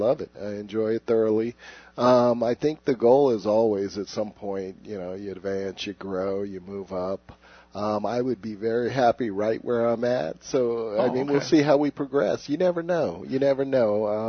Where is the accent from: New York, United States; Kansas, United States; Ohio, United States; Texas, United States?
Kansas, United States; Well, I'm originally from Kansas, so I'm a country boy originally, but I've been in Arizona a long time.